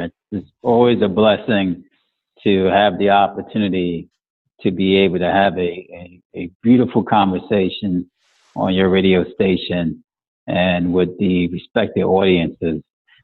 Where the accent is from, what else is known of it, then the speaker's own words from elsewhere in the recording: Hoboken, New Jersey, United States; Originally, I grew up in Hoboken, New Jersey.